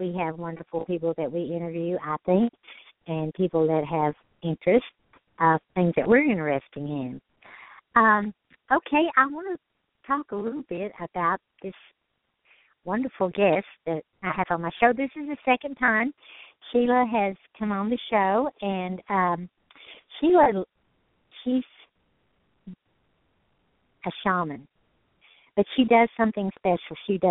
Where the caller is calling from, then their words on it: Redmond, Washington, United States; I'm calling you from Redmond, Washington